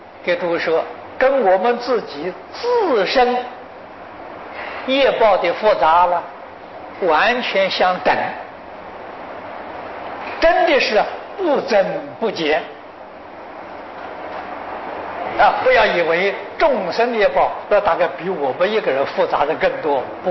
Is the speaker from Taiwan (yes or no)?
no; China; born there; moved away as an adult; 我在中国出生，22岁呀，离开中国就不能再回去了。